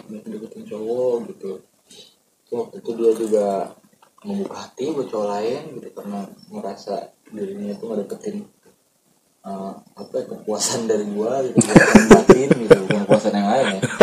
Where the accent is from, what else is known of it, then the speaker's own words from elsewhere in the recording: Pandeglang, Banten, Indonesia; Kita dari Pandeglang yang kayak gini absurd.